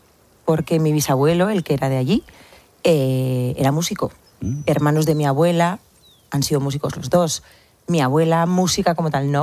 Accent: Rentería, Basque Country, Spain; also born or lived in San Sebastián; Yo soy de Rentería. Nací en San Sebastián. Nacíamos todos en San Sebastián. Pero sí, soy de Rentería. Pero mi familia materna son todos navarros y casi todos afincados en Puente la Reina.

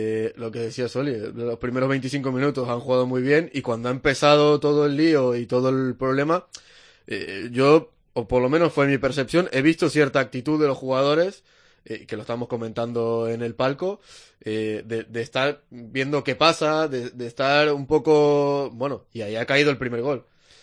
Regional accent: Argentina; now in Spain; Yo, por mi experiencia, que vengo de Argentina con los clubs ahí

